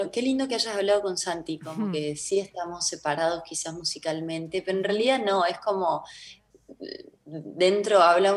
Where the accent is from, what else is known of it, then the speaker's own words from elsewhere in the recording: Córdoba, Argentina; moved away; siempre decía, soy de Córdoba, y yo dejo en claro, soy cordobesa, pero me siento bastante de acá ya, ¿viste?